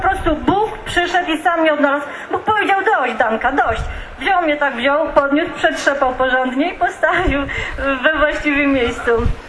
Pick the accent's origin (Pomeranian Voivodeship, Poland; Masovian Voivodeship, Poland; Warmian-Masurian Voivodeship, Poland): Warmian-Masurian Voivodeship, Poland; Pisz; pochodzę z Pisza.